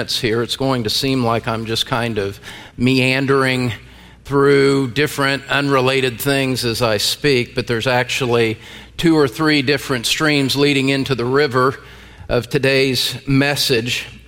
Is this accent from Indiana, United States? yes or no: yes; Indiana, United States; I was invited to teach at a conference on prayer back in my home state of Indiana.